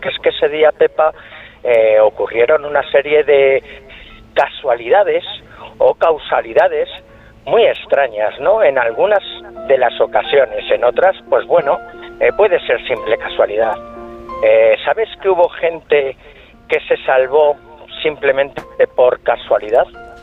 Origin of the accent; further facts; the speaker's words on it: Navalagamella, Community of Madrid, Spain; mi pueblo fue uno de los que las carreteras estuvieron cortadas, la M521 de Navalagamella.